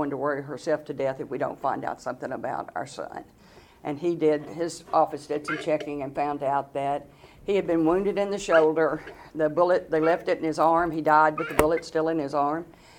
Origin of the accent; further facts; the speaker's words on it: Alamo, Tennessee, United States; born there; So I was born in Alamo, Tennessee, a town of 2,500.